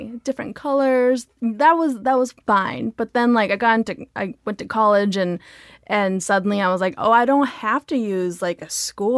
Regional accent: Diamond Bar, California, United States; Well, I grew up in Diamond Bar, which is like a suburb of L.A. It's very close, right on the border between L.A. County and Orange County.

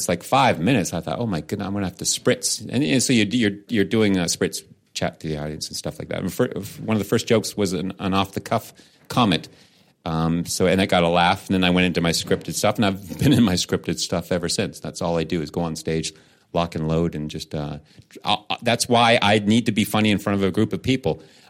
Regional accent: Canada; That's that was plan A, EH, because I'm Canadian.

